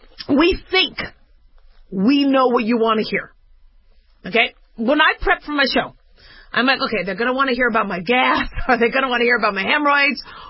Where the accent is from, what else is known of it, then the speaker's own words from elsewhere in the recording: United States; I'm a business owner. I'm a mom. I'm a woman. I'm an American.